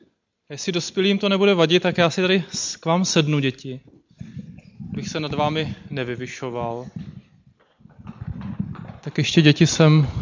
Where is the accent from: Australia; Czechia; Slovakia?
Slovakia; born or raised there